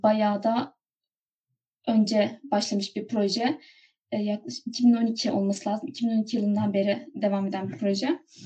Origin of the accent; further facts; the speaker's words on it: Ankara, Turkey; Ben Ankara'da doğdum ve yani yani 21 yıldır Ankara'dayım.